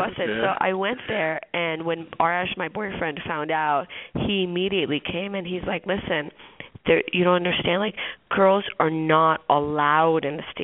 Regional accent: United States; I was very welcomed when they found out, you know, I was raised in America and I spoke fluent English.

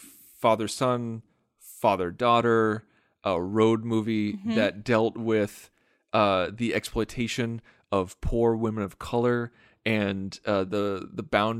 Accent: United States; I thoroughly enjoy it because I'm an American.

